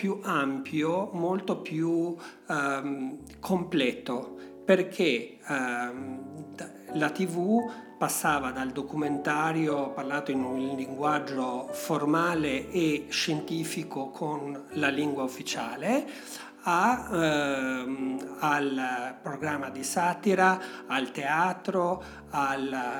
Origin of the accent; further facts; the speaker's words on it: Elbasan, Elbasan County, Albania; Italian is a second language; moved away as an adult; now in Venice, Italy; Io sono nato ad Elbasan, in Albania, e ho vissuto lì fino a dopo aver finito la laurea a 22 anni. Dopodiché mi sono spostato in Italia per studiare.